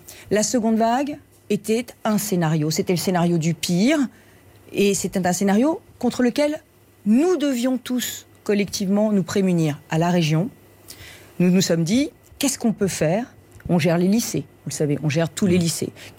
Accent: France; en tant que Française, eh bien évidemment, cette présidence-là, je la combattais.

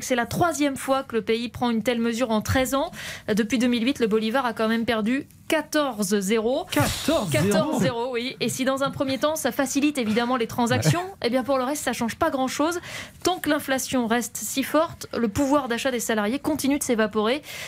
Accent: France; chez nous, en France

